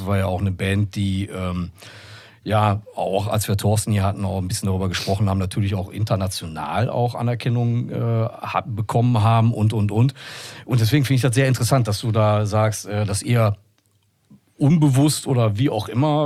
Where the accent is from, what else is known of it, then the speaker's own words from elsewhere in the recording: North Rhine-Westphalia, Germany; Ja gut, wir kommen aus dem Ruhrpott, das ist dann einfach so.